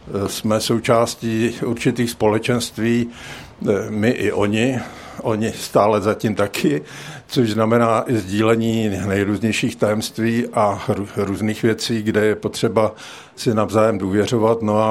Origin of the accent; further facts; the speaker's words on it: Boskovice, South Moravian Region, Czechia; přijít pozdě v Boskovicích, to je pro mě dvojnásobná hanba, protože odsud pocházím.